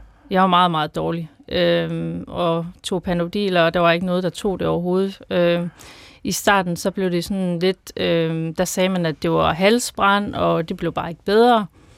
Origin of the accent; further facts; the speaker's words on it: Horsens, Central Denmark Region, Denmark; og jeg kommer fra Horsens.